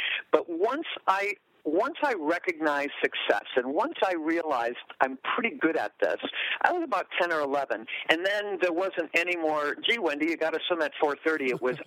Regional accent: Wisconsin, United States; Growing up in Wisconsin, it was a farm area.

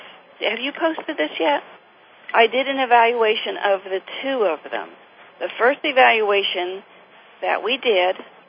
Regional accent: Appalachia, United States; And people who come here thinking, you know, we're from Appalachia and these are little old ladies who don't know much

